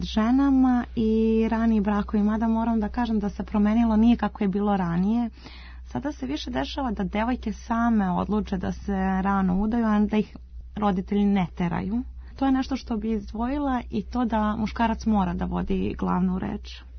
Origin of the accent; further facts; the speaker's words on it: Belgrade, Serbia; mi smo dve iz Beograda.